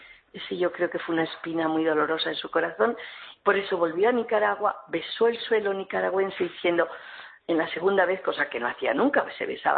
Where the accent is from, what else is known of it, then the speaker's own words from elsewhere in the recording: Spain; Y no porque somos españoles, de verdad